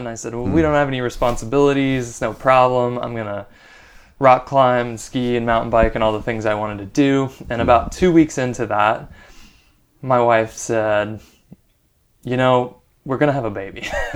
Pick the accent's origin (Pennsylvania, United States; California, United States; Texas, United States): Texas, United States; I grew up in Texas and ended up going to school in New Jersey at Princeton, met my wife there.